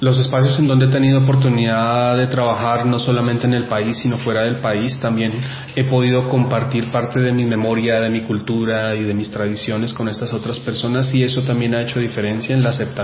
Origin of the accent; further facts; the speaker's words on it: Pasto, Nariño, Colombia; Yo soy pastuso, nací en Pasto en el 78, soy nariñense. Me formé como técnico electricista en uno de los colegios más reconocidos de la ciudad de Pasto